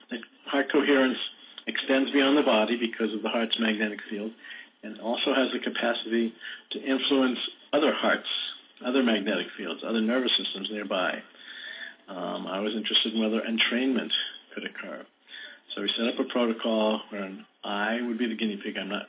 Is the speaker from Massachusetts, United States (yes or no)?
yes; Boston, Massachusetts, United States; I'm from Boston, and as you may be aware, the Red Sox did pretty well in 2004